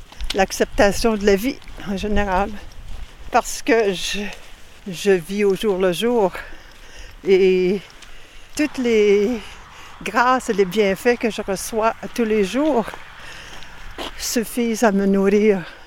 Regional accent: Quebec, Canada; Du Québec.

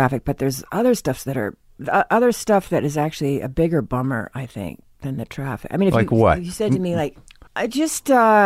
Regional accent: Norwell, Massachusetts, United States; I'm from Norwell, Massachusetts.

